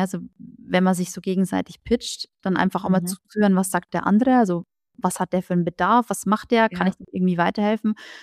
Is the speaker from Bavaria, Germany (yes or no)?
yes; Bavaria, Germany; bei uns in Bayern und auch da, wo ich herkomme, Regensburg, München, die Ecke